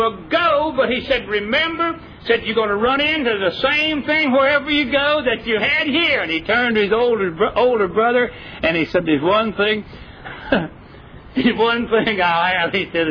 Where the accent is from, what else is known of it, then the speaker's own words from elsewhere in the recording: West Virginia, United States; I was born and reared in West Virginia